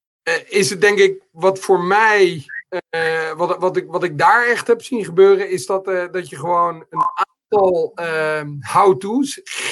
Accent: Amsterdam, North Holland, Netherlands; Verder, ik kom uit Amsterdam.

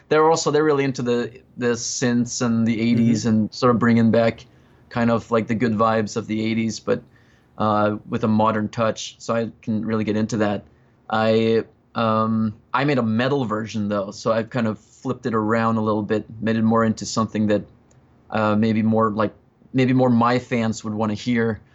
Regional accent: Norway; English is a second language; I grew up in Norway, so it was great to, it was actually really my first time being able to see England

